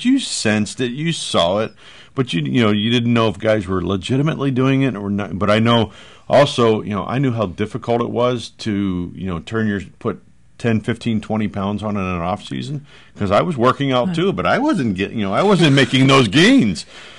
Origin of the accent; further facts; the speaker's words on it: Souderton, Pennsylvania, United States; My parents were very blue collar, you know, growing up in Souderton.